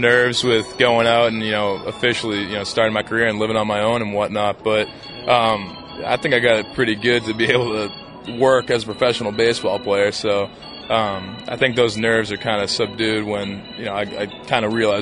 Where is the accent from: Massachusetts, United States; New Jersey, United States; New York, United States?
Massachusetts, United States; Boston; I'm from Boston, so grew up a Red Sox fan. Went to public school in a suburb of Boston and went on to Boston College. So, you know, I'm a Boston boy through and through